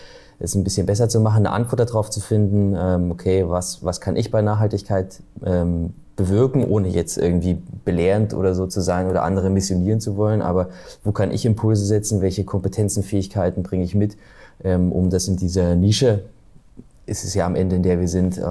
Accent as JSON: {"language": "German", "region": "Thuringia", "country": "Germany", "said": "Nee, wir sind ja aus dem Osten in Thüringen. Da, also ein bisschen Radio haben wir abgekriegt."}